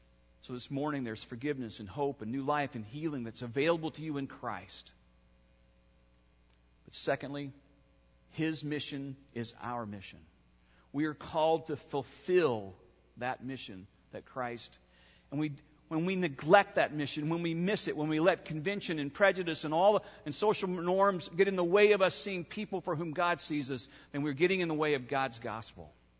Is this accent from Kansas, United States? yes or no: no; Atlanta, Georgia, United States; I grew up in Atlanta, as most of you know. I was a teenager during the height of the civil rights movement in Atlanta